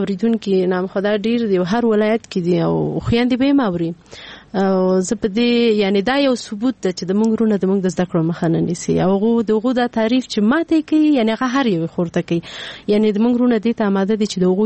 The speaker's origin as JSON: {"language": "Pashto", "town": "Peshawar", "region": "Khyber Pakhtunkhwa", "country": "Pakistan", "tie": "born or raised there", "said": "او زه په پیښور کې لوی شوم"}